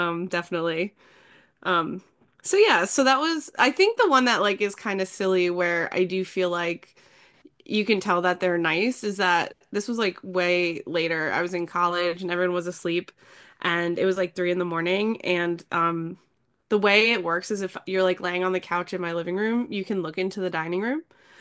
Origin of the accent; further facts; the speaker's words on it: Pennsylvania, United States; so I'm from the Poconos and I grew up in a haunted house. It was built in the 1700s.